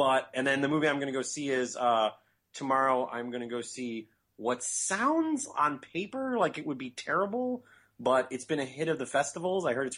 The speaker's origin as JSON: {"language": "English", "region": "Midwest", "country": "United States", "accent": "Midwestern", "said": "My Midwestern accent coming out then."}